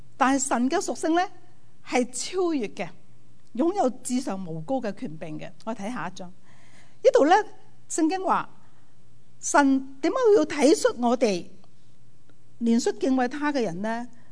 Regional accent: China; 或者我哋中国人话呢个好似系你个王大仙咯

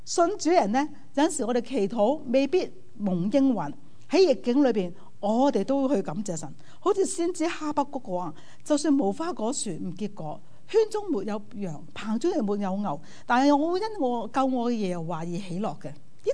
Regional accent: China; 或者我哋中国人话呢个好似系你个王大仙咯

